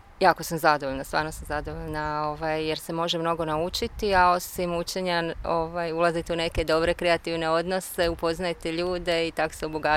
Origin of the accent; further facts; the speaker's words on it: Osijek, Osijek-Baranja County, Croatia; iz Osijeka sam